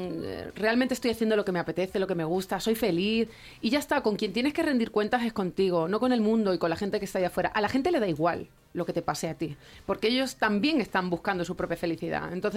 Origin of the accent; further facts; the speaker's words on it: Extremadura, Spain; vamos a estar en Extremadura, por supuesto, en mi tierra